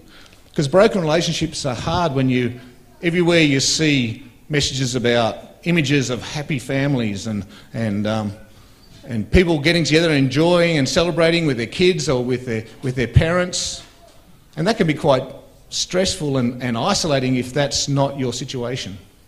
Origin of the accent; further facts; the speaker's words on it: Canberra, Australian Capital Territory, Australia; born there; I was born in Canberra nearly 62 years ago, and Canberra was quite small then.